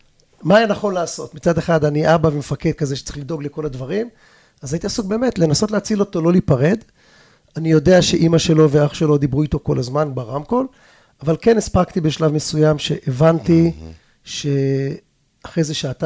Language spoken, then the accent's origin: Hebrew; Yakhini, Southern District, Israel; now in Kisufim, Israel; אני חיה בעוטף, אני חי בעוטף, אני כל החיים שלי, מושב יחיני, אני נולדתי במושב יחיני, למרות שב-20 שנה האחרונות אני גר בכיסופים, אבל כן, העוטף זה הבית שלי, הדרום זה הבית שלי